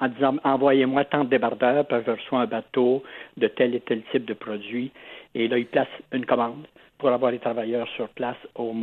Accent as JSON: {"language": "French", "region": "Quebec", "country": "Canada", "said": "si on est Québécois d'origine, on a des tendances à être jaloux."}